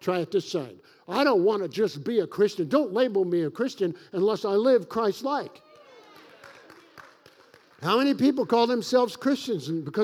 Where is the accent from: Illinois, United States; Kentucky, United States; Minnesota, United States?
Kentucky, United States; Hey, I'm from Kentucky. I can say anything I want.